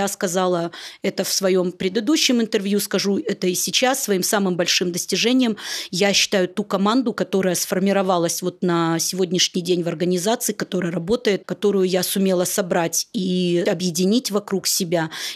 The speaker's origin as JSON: {"language": "Russian", "country": "Moldova", "tie": "born or raised there", "moved": "yes", "lives_now": "Omsk, Russia", "said": "Я родилась в Молдавии, мои мама и папа работали на предприятии Молдавского общества слепых."}